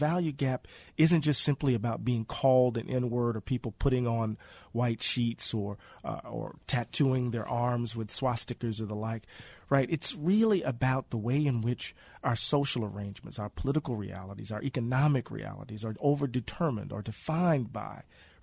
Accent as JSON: {"language": "English", "region": "Mississippi", "country": "United States", "said": "I'm from Mississippi. That's high cotton, right?"}